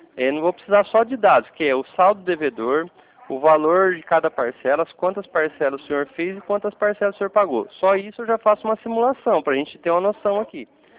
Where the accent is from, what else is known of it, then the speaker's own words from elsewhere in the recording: Cornélio Procópio, Paraná, Brazil; eu sou aqui de Cornélio Procópio, Paraná.